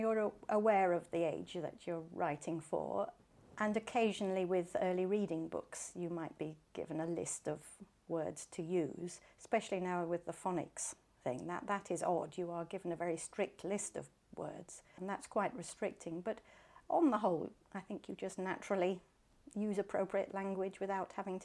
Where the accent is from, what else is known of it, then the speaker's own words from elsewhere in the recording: Grantchester, East of England, United Kingdom; also born or lived in Leicester; I grew up in Grantchester, went to the village school and grew up here and peddled to my Saturday job in Heffers. And then when I married, I moved to Leicester for 26 years. And then 2 years ago, we came back to Grantchester.